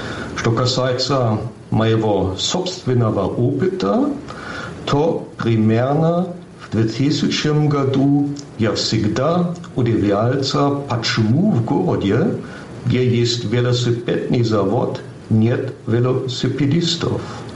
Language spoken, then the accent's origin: Russian; Giessen, Hesse, Germany; Мой родной город Гießen совсем небольшой, но он называет себя университетским городом.